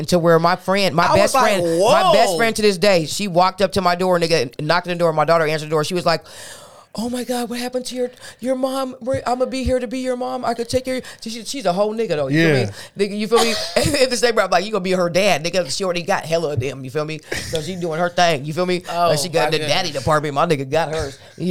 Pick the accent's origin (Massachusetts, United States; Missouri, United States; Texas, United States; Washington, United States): Washington, United States; Seattle; I grew up in West Seattle.